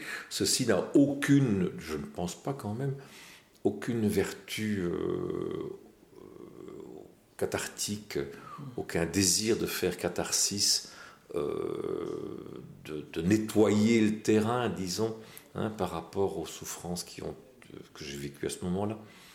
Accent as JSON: {"language": "French", "country": "Algeria", "moved": "yes", "said": "Mais nous avons vécu ce pays comme nôtre. Je suis un Algérien en exil."}